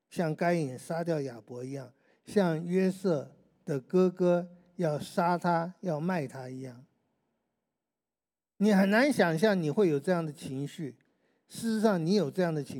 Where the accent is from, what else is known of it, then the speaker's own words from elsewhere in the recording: China; 我们中国人不是说吗，饱暖思淫欲。